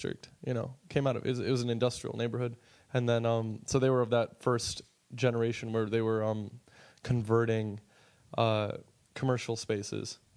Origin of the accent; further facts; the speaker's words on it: New York, United States; I'm not knocking growing up in New York at all, dude. I'm blessed to have grown up here.